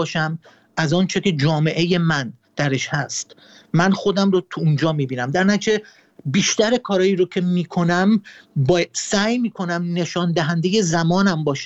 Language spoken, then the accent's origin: Persian; Iran; این از جهت اینی که من ایرانیم.